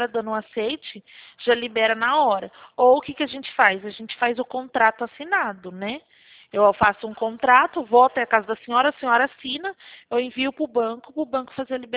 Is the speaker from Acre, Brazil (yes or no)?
no; Araçatuba, São Paulo, Brazil; como eu sou de Araçatuba, né? Fico perto da agência. Meu escritório fica perto da agência.